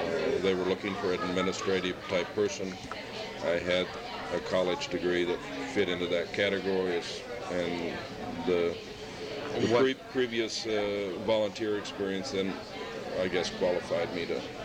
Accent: Chicago, Illinois, United States; born there; also born or lived in Elgin / Dixon / Indiana / Michigan; I was actually born in Chicago as well.

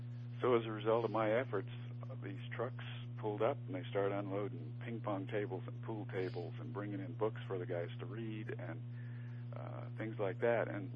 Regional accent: West Coast, United States; And I always wanted to go back to the West Coast somewhere because I was from the West Coast.

